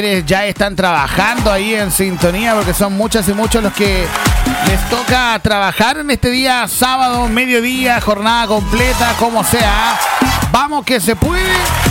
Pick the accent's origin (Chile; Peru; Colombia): Chile; esta linda cruzada que tanto nos identifica como chilenos